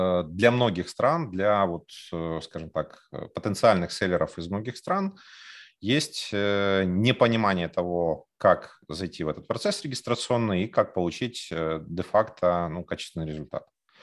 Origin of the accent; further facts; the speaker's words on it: Kyiv, Ukraine; Да, как бы я из Киева